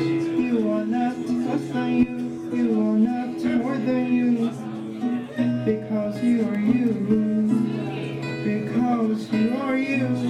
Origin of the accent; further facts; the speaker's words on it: Seattle, Washington, United States; Purple Power. I came from Seattle.